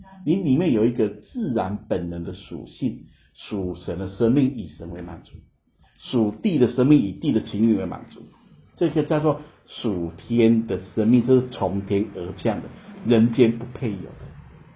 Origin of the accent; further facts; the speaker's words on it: China; 这是外国人的东西，我是中国人